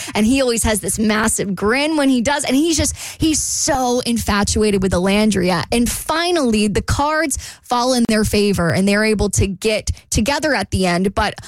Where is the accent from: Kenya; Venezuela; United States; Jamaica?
United States; Jacksonville, Florida; He's actually from my hometown, Jacksonville.